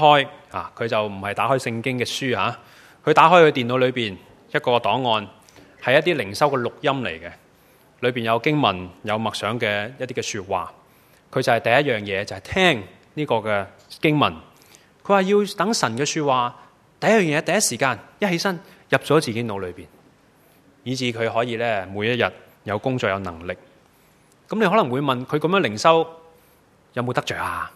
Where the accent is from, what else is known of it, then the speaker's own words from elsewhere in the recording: Hong Kong; 面对困难，我们香港人最叻讲的就是退一步海阔天空。